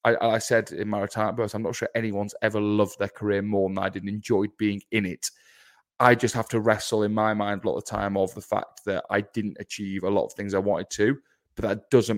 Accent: Liverpool, North West England, United Kingdom; We're a rugby family. So even though we're from Liverpool, which couldn't be more of a football city if it tried.

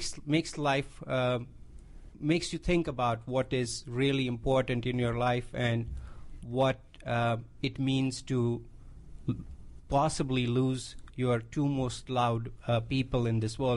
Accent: India; moved away as an adult; now in United States; I'm from India.

